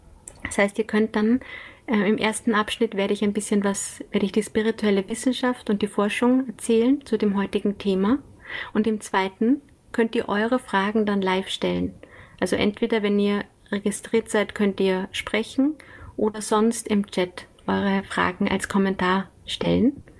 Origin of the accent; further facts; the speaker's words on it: Lower Austria, Austria; ich komme aus Niederösterreich